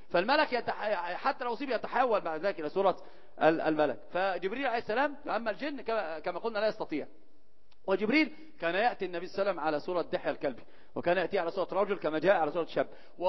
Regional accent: Upper Egypt, Egypt; احنا عندنا في الصعيد كان بيحكوا لنا حكايات بيخوفونا عشان ما تطلعش بره بالليل

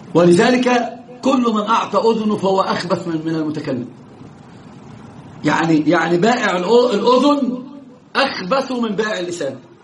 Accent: Egypt; إيش هم قالوا عندنا في مصر؟

